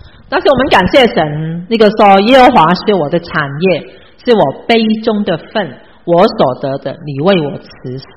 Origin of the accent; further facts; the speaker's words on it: China; 我们中国人因为我们没有保障，对不对？